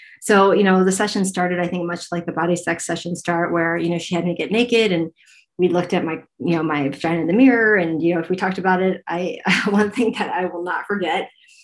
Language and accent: English; United States; moved away; I am heterosexual and I'm American, you know, but spent most of my life abroad.